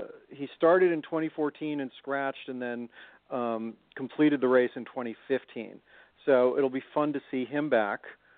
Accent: New England, United States; I grew up in New England

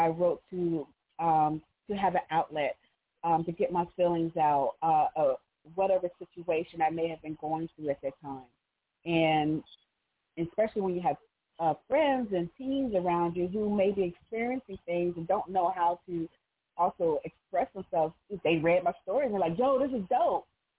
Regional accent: Pennsylvania, United States; That is a pen name. I am from Pennsylvania.

